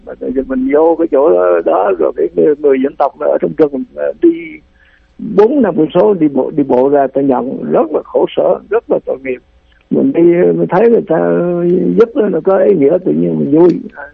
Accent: Phú Yên, Vietnam; Phú Yên là quê hương của tôi, thứ hai là tôi đi quen rồi

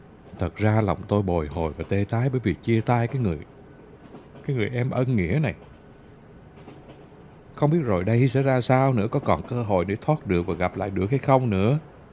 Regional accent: Phù Cát, Bình Định, Vietnam; Rồi Phù Cát lại là quê hương của tôi

